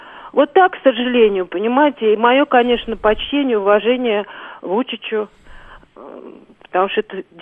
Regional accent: Moscow, Russia; я из Москвы.

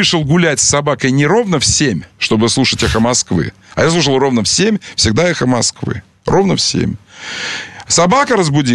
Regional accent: Angola; first language Portuguese; Russian is a second language; Ну, мы оба из Анголы, с португальским языком.

